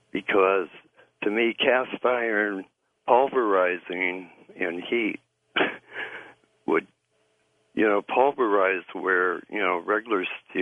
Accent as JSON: {"language": "English", "region": "Midwest", "country": "United States", "tie": "born or raised there", "said": "I grew up in the Midwest, so I know a little bit about tornadoes."}